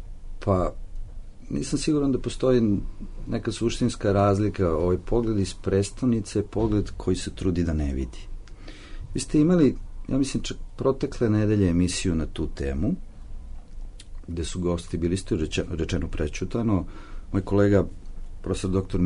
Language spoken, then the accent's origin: Serbian; Belgrade, Serbia; ja sam Beograđanin, a silom prilika radim dole